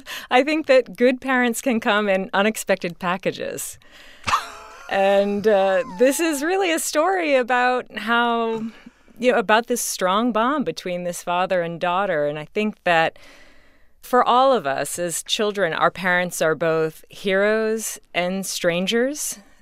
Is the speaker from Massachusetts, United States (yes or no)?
yes; Salem, Massachusetts, United States; I was born and raised in Salem, Massachusetts, where it's Halloween 365 days a year.